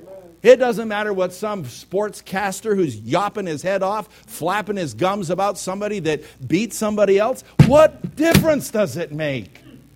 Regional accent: United States; And by the way, since I'm an American, I'm going to make twice the mess that I need to.

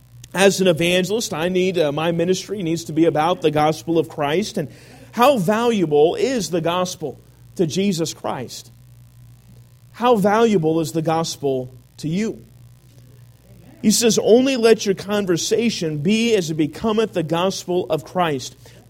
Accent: Sacramento, California, United States; I said, Congressman Knight, I'm from Sacramento.

